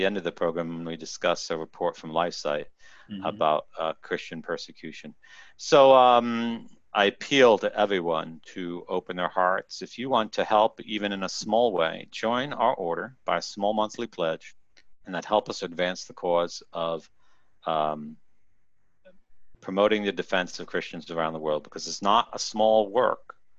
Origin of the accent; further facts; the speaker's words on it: United States; now in Italy; the man who delivered it to me here in Italy asked me where I was from, and I said I'm from the United States.